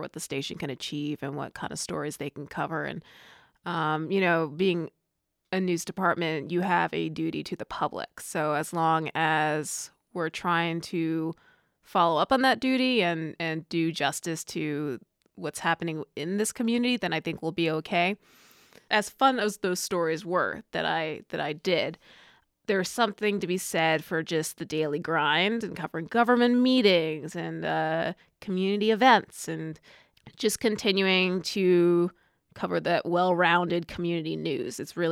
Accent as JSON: {"language": "English", "town": "New York City", "region": "New York", "country": "United States", "lives_now": "Kodiak, United States", "said": "People ask me why I came from New York City to Kodiak, and it's because I got to cover really cool stories"}